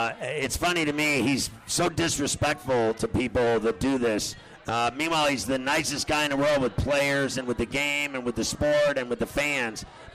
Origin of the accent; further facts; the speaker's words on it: Pittsburgh, Pennsylvania, United States; I used to call them Jody's when I grew up in Pittsburgh.